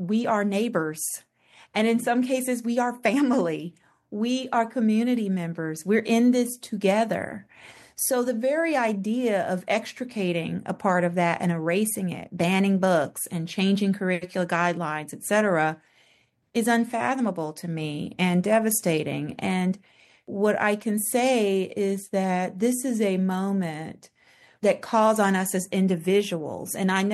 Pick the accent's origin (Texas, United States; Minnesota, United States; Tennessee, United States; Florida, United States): Tennessee, United States; Memphis; I'm a native Southerner, Francesca. I'm from Memphis, born and raised.